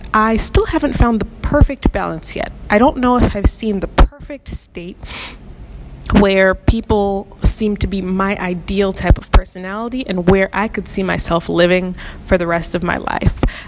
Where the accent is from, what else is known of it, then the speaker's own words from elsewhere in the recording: Illinois, United States; places that were really close to my home state, Illinois